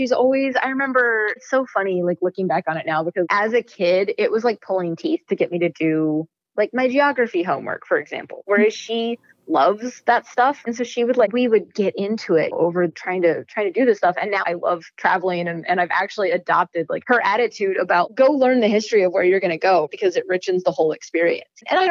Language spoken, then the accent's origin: English; Denver, Colorado, United States; like when I was growing up in Denver, like there was not much going on that was accessible to someone who wasn't over 18